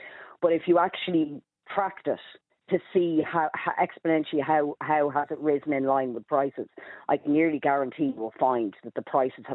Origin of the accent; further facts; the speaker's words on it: Dublin, Leinster, Ireland; okay, if we're from Dublin, and Croke Park is obviously in Dublin, you know, we'd have a certain amount of expense.